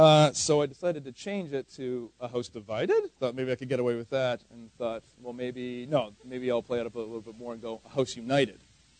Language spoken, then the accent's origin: English; Canada; It's nice to be introduced as a Canadian.